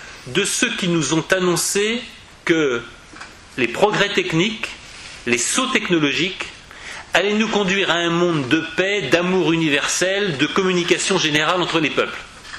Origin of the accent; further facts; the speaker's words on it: France; et puisque je suis français